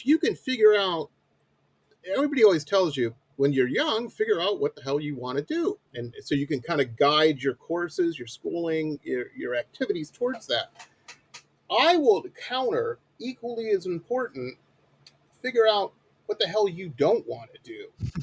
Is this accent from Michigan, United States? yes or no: yes; Detroit, Michigan, United States; I'm an old man, and I grew up in Metro Detroit, and this was in the '80s.